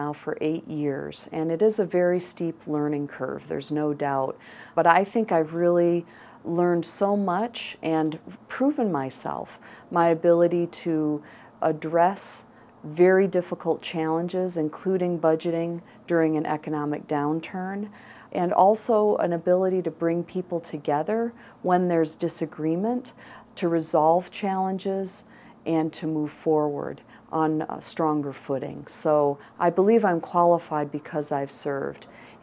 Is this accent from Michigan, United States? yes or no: yes; Michigan, United States; moved away as an adult; now in Tucson, United States; I was born and raised in Michigan and went to college there and started my professional career in Michigan